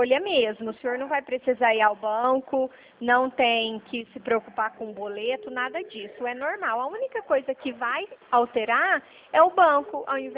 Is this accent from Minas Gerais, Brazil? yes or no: no; Franca, São Paulo, Brazil; Eu sou de Franca, eu falo aqui da Avenida Presidente Vargas.